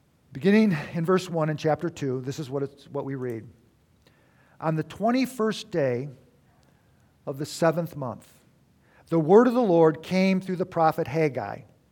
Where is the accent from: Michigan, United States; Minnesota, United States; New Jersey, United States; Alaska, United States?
Michigan, United States; Detroit; that's just for a little push for my hometown. That chair is the chair that Lincoln was shot in. And it resides in the Henry Ford Museum in Detroit.